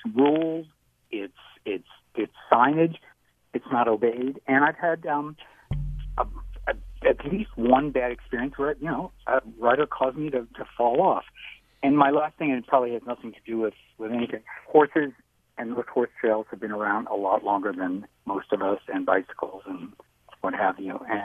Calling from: Portola Valley, California, United States; I'm calling from Portola Valley.

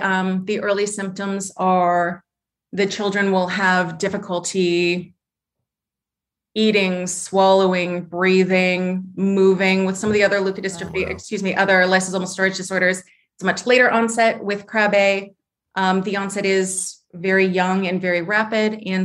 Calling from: Columbus, Ohio, United States; I am calling from just outside of Columbus, Ohio.

